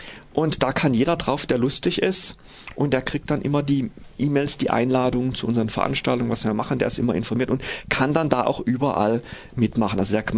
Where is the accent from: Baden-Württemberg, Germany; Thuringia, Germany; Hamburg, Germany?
Baden-Württemberg, Germany; Offenburg; ich komme aus Offenburg